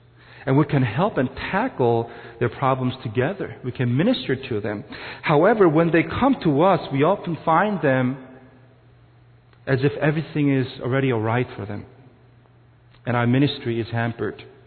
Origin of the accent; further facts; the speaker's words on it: South Korea; I'm Korean. I grew up in Korean church. Most of the sermons that I listened to were in Korean. I'm used to Korean style of worship.